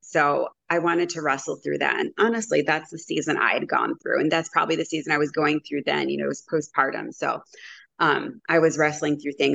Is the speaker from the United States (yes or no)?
yes; Chicago, Illinois, United States; because I'm from the Chicago area.